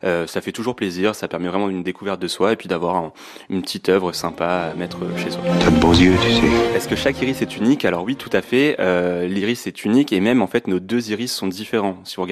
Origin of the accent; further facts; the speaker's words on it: Tours, Centre-Val de Loire, France; born there; now in Le Mans, France; j'ai 29 ans, je suis né à Tours, j'habite Le Mans depuis 7 ans